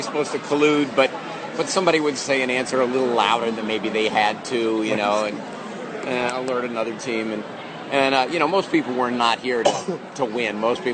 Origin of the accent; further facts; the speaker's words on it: Boston, Massachusetts, United States; If you weren't used to it, like I'm from Boston, it could wear you down.